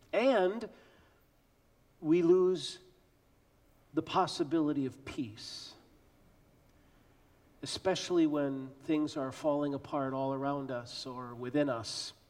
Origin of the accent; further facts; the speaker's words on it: Minnesota, United States; like the shootings in my home state of Minnesota yesterday